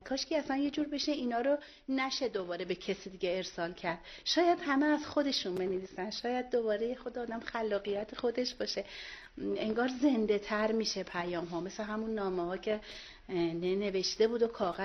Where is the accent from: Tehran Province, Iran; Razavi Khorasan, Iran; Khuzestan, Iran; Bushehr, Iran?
Tehran Province, Iran; Tehran; ما پدر و مادرم و همچنین خودم اهل تهران هستیم.